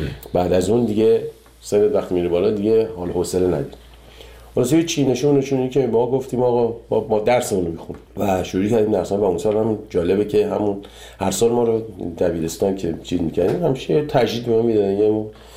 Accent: Iran; moved away; 30 سال 30 خورده سال که از ایران من اومدم بیرون

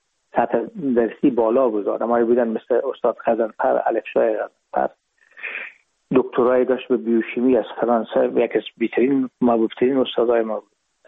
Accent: Herat, Afghanistan; moved away as an adult; now in Hamburg, Germany; ما رفتیم از کابل به هرات و پیزی که فاکولته رو پایان برسانیم یا دیپلم بگیریم از هرات از طریق زمینی داخل مرز ایران شدیم، از مرز ایران گذاشتیم و داخل پاکستان و از پاکستان و قاچقی آمدیم با آلمان.

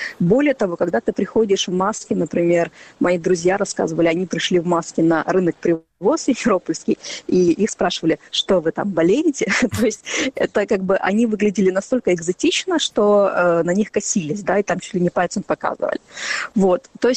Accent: Crimea, Ukraine; когда мы действительно, крымские татары при встрече, да, любят обниматься, целоваться. У нас действительно люди много друг с другом общаются, ходят в гости

